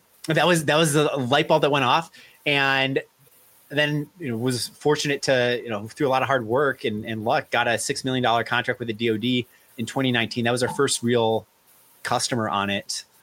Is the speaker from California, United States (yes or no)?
no; Chicago, Illinois, United States; I was that kid and growing up in Chicago at age 15, like selling glow sticks at the Taste of Chicago